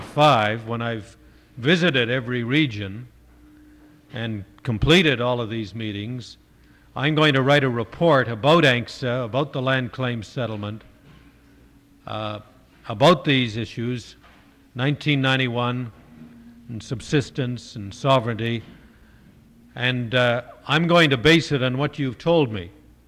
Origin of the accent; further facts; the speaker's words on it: Canada; I come from Canada, and I was asked to come and to go around Alaska